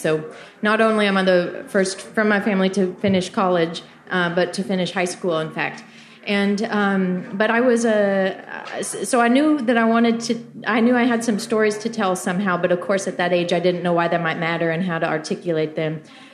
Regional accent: Kansas, United States; I needed a little bit of distance from my home state, Kansas, where I have very intentionally remained most of my adult life.

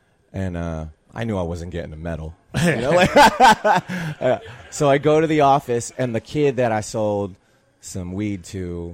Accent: Queens, New York, United States; born there; also born or lived in California; I was born in Queens, and I was kind of bicoastal by the time I was 10 because I had my mom's side of the family's all in California and my dad's side of the family's all in New York.

